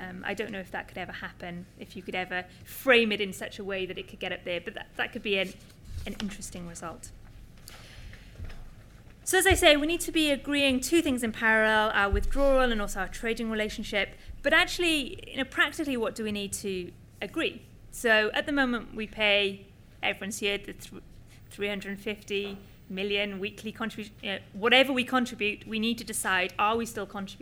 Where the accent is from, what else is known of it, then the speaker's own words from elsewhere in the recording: Wales, United Kingdom; As a Welsh person, actually, getting cash from the EU is a really important thing.